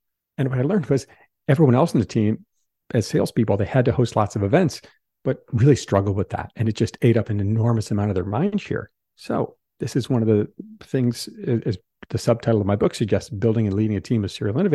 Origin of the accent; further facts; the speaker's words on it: Midwest, United States; moved away as an adult; now in New York, United States; I grew up in the Midwest, moved out to New York, began a career